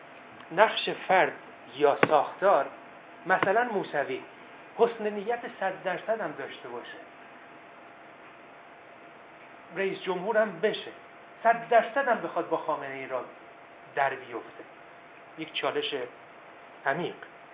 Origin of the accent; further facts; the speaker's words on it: Iran; من به عنوان یه ایرانی از جنبش سبز برای من این اصول مهمه